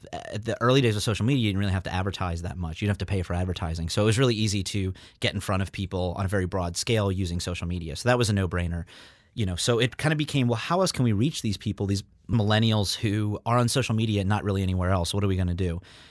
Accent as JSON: {"language": "English", "town": "Metairie", "region": "Louisiana", "country": "United States", "tie": "born or raised there", "said": "That's true. I say New Orleanian, but I grew up in Old Metairie, like most people who are from Metairie say."}